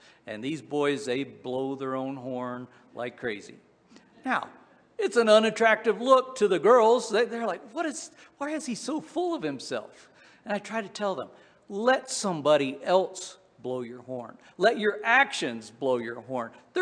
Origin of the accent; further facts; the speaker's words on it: Appalachia, United States; You know, as a kid, back where I grew up in Appalachia, the phrase, shut your pie hole, was pretty common phrase.